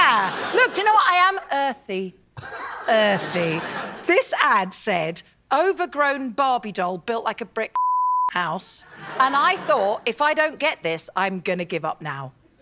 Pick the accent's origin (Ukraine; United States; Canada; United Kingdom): United Kingdom; London; I'm from South London.